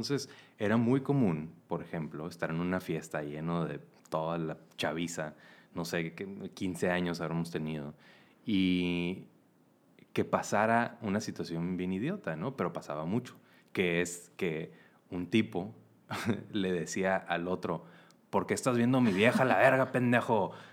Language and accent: Spanish; Mexicali, Baja California, Mexico; Yo me acuerdo de chiquito, creciendo en Mexicali, que Mexicali sí es una sociedad un poco violenta.